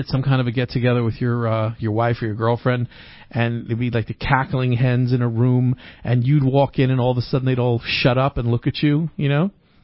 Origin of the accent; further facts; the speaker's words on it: New York, United States; I grew up in New York, and I got quite a few spoonfuls of the guy, and I know who he is.